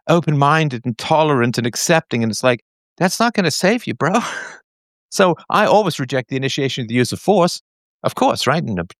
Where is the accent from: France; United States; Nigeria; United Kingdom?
United Kingdom; England; I mean, I grew up in England, so ostracism is a big thing.